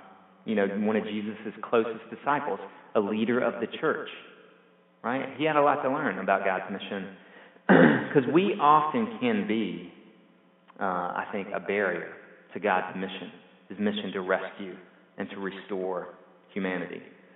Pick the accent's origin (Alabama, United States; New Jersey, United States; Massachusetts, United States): Alabama, United States; And so growing up in Alabama, at some point you're going to end up on I-65.